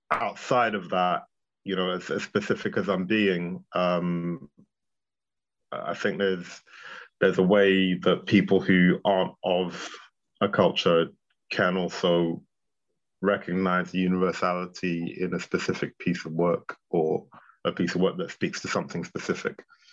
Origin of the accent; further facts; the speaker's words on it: Ghana; now in United Kingdom; this is the 80s, so I'm from Ghana, people were like, where are you from? Guyana